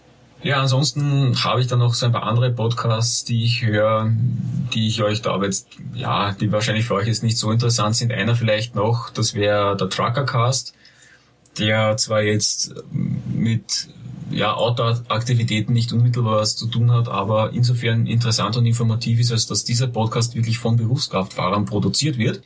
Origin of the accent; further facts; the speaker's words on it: Austria; Da dürfte offensichtlich auch bei uns in Österreich irgendwie die rechtliche Situation ein bisschen anders sein.